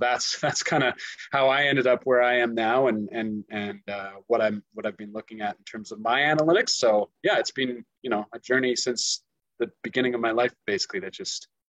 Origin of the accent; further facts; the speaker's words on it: Calgary, Alberta, Canada; I'm from Calgary, so I grew up a Flames fan.